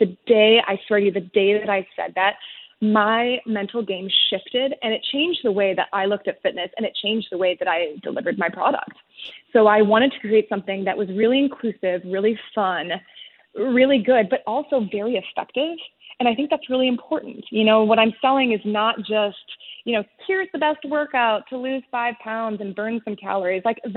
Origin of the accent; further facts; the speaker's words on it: Michigan, United States; so I grew up in Michigan, where boutique fitness was not a thing.